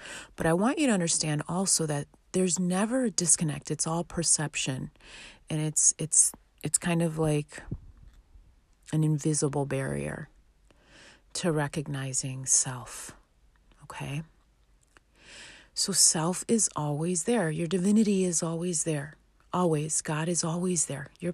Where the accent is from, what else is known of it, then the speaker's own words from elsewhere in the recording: New York, United States; He's a Texan. I'm a New Yorker.